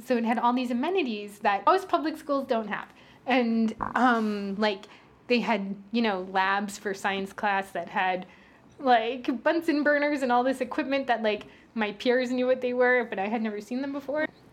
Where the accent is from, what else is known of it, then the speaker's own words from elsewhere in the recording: Richmond Hill, New York, United States; Like, I've met Guyanese people in London, and I'm like, I'm from Richmond Hill. And they're like, oh. Yeah. So I grew up, like, in this neighborhood that was really Caribbean and also Indian influences.